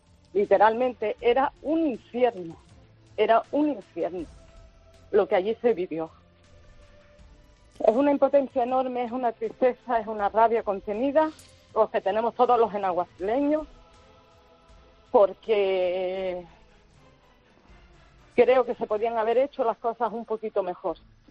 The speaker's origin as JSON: {"language": "Spanish", "town": "Genalguacil", "region": "Andalusia", "country": "Spain", "lives_now": "Estepona, Spain", "said": "Yo estoy en Estepona, pero soy de Genalguacil."}